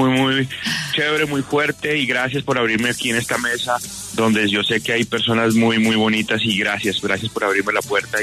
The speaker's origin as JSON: {"language": "Spanish", "town": "Usaquén", "region": "Bogotá", "country": "Colombia", "tie": "born or raised there", "said": "Yo nací en Usaquén, viví en Usaquén."}